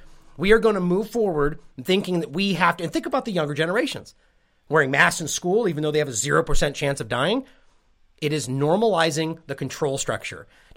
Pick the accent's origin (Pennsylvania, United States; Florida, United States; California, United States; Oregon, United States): California, United States; Sacramento; I grew up in Sacramento, it's right in my backyard